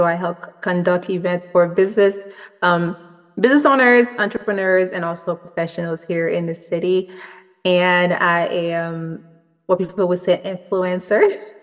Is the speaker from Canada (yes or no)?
no; Haiti; now in United States; I was born and raised in Haiti, but I've been here for almost 20 years now. And I could say I'm an American at this point.